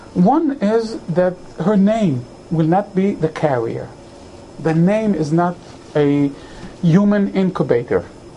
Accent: Haifa, Haifa District, Israel; You remember I'm from Haifa. The girl from Haifa.

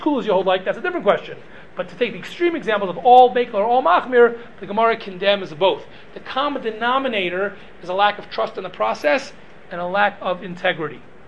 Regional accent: Baltimore, Maryland, United States; So I come from Baltimore, and Rabbi Heinemann, who's a big, big posek and a big person from Baltimore, so he has certain shitas.

